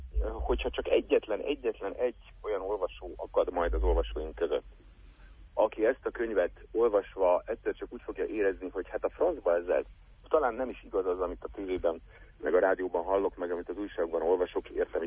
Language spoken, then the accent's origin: Hungarian; Hungary; az identitásomban az, hogy magyar vagyok, és kelet-európai